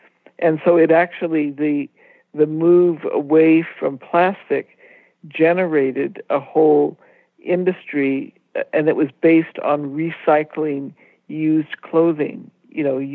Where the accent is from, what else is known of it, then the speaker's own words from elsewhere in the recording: India; I grew up in India, and I went back to visit friends in the community where I had lived.